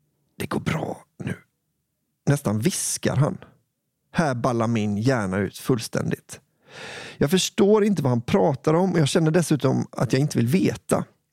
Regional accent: Gotland, Sweden; Jag kommer från Gotland

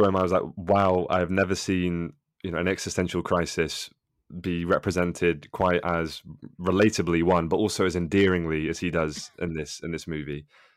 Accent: United Kingdom; As a Brit

